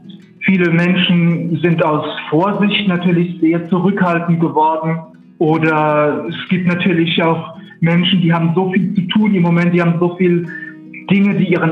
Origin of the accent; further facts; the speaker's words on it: Odenwald, Germany; nach Hause zu fahren, dort wo ich herkomme, in den Odenwald